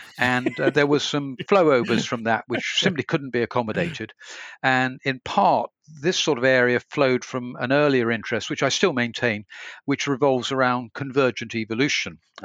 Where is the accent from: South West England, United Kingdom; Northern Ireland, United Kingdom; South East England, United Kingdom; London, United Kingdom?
London, United Kingdom; Raynes Park; I was brought up in London, in an area near to Wimbledon called Raynes Park. I went to the local public school.